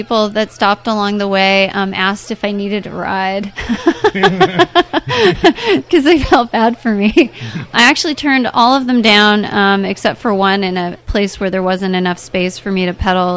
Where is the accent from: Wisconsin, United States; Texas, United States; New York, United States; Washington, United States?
Washington, United States; Seattle; But then back in my hometown of Seattle, I was like, man, you know, sometimes I take it out for special events or parties or whatever.